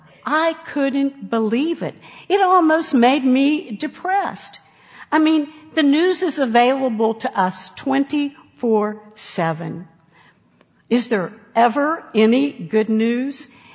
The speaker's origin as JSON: {"language": "English", "region": "West Virginia", "country": "United States", "tie": "born or raised there", "said": "In the hills of West Virginia, my home state"}